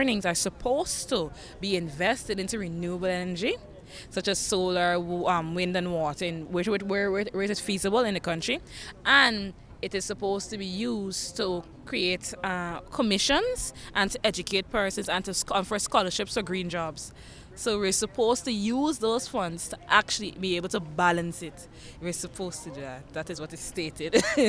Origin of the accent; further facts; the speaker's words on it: Guyana; I'm from Guyana.